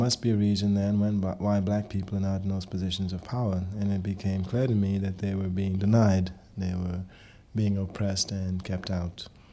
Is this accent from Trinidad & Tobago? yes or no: yes; Trinidad & Tobago; born there; Well, I was born in Trinidad, which was then the British West Indies, which was controlled by Britain.